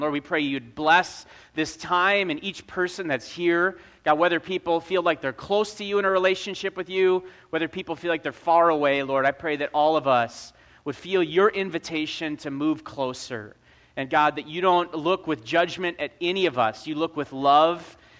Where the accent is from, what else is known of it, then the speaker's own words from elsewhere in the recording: North Dakota, United States; born and raised in North Dakota and came to Christ at a yo